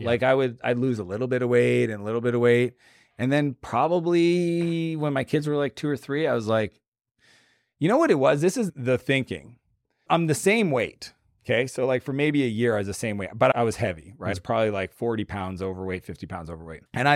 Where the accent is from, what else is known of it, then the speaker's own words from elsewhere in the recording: Canada; I don't know what that is because I'm Canadian, but we have like 60% of my companies in the US.